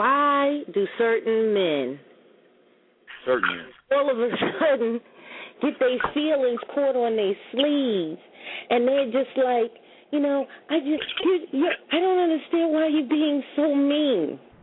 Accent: Brooklyn, New York, United States; and bust you upside your head because I'm from Brooklyn.

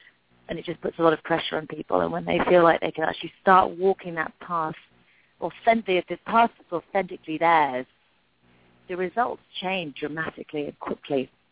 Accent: England, United Kingdom; I mean, I grew up in England, and if you spent any time there, especially in the 70s and the 80s, you didn't have any credibility.

